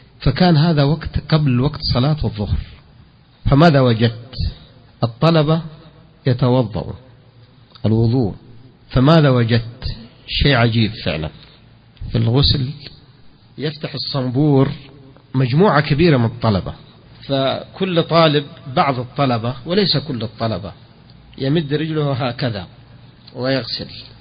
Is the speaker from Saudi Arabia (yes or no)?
yes; Saudi Arabia; احنا سعوديين ونرى انه احنا متمكنين من الدين